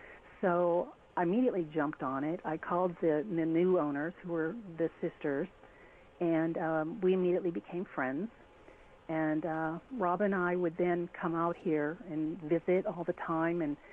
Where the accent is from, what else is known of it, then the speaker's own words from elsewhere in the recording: East Coast, United States; Well, this is a pretty profound story in itself because I am from the East Coast.